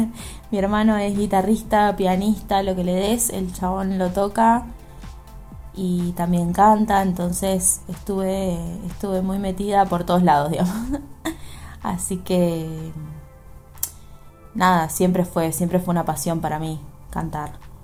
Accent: Posadas, Misiones, Argentina; moved away as an adult; now in Buenos Aires, Argentina; tengo 25 años, soy de la provincia de Misiones, de la ciudad de Posadas, y vivo en Buenos Aires hace 7 años.

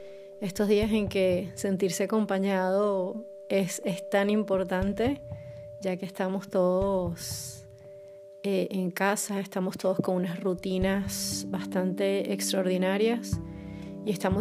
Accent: Caracas, Capital District, Venezuela; now in Poland; soy venezolana, caraqueña y vivo en Polonia, al sur de Polonia, en una pequeña ciudad.

